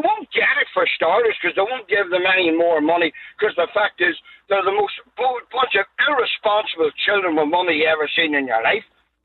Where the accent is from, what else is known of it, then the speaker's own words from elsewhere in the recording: Northern Ireland, United Kingdom; because we have only 1.9 million people in Northern Ireland